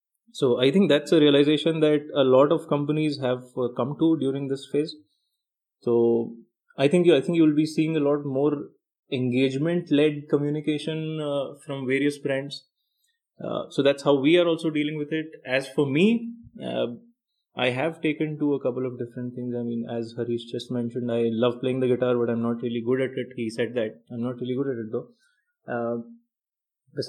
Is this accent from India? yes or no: yes; India; As an Indian, it's almost your duty to love that sport, to know about it since the time you're born.